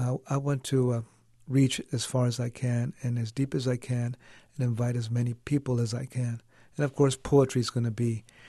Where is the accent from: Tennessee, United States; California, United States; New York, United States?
California, United States; Fowler; born there; I was born in Fowler, a few miles from Fresno, and as soon as I was 29 days old, we got back on the road and went to the next ranchito and the next town